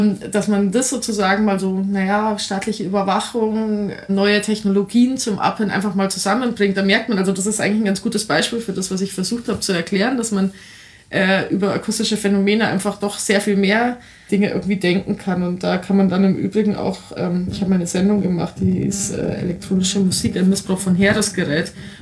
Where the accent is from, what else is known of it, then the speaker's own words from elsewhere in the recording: Bavaria, Germany; als Bayerin